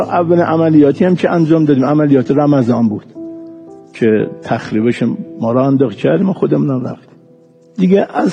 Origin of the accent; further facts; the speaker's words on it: Isfahan, Iran; آخه من اصفهانیم